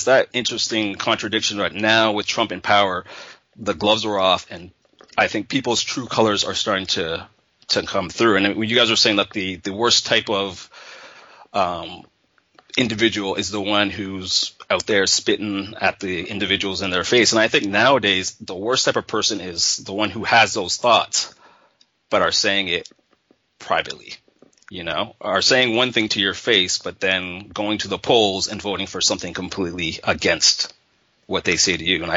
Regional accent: Ontario, Canada; me growing up in Canada, I'm used to going to school with, you know, a multitude of people.

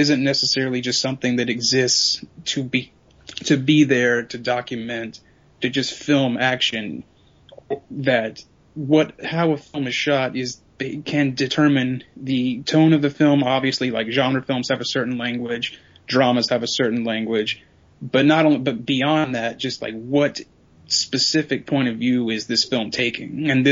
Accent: Georgia, United States; now in Birmingham, United States; I live in Birmingham. I grew up near Atlanta, Georgia

